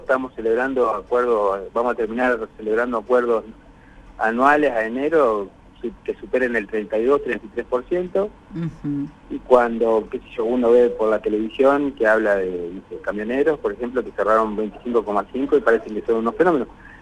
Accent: Argentina; como argentinos

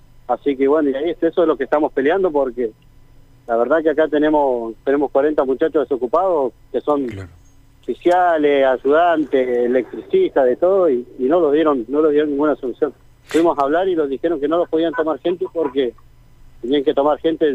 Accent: Plotier, Neuquén, Argentina; somos todos de Plotier, nacidos y criados en Plotier.

